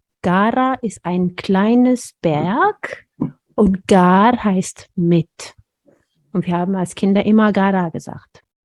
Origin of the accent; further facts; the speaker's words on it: Ethiopia; German is a second language; now in Germany; Und das bei uns in Äthiopien die Familie wichtig war und dass es in Deutschland nicht so eng war, zumindest nicht von dem, was ich erlebt oder gesehen habe